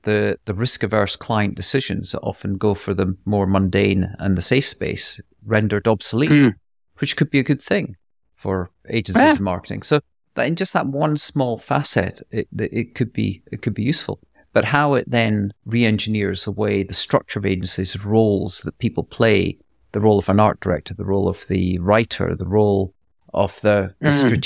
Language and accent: English; Scotland, United Kingdom; accent: Scottish; because I had my light Scottish accent